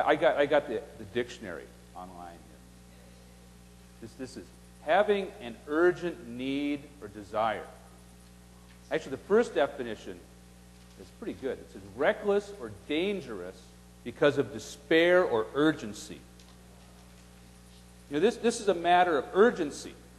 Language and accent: English; Madison, Wisconsin, United States; also born or lived in California; I'm from Madison, Wisconsin. And probably you all would know where that is, right? Now, I used to be from California until recently.